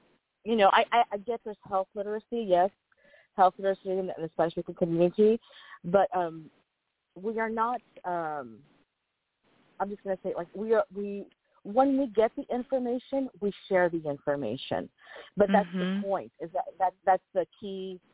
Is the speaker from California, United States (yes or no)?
yes; Los Angeles, California, United States; My dad was from Chihuahua, Mexico. My mom was from Guadalajara. Mexico, Jalisco, and I was born here in LA and raised here